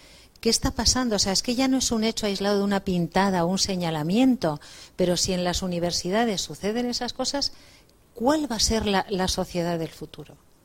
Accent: Madrid, Community of Madrid, Spain; creo que como madrileña, como española y como europea

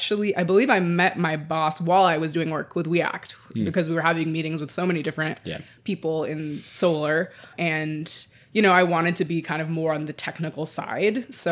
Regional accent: New York City, New York, United States; I'm born and raised in New York City in lower Manhattan. So not in northern Manhattan, but always spent a fair amount of time in the area as a New York City kid growing up.

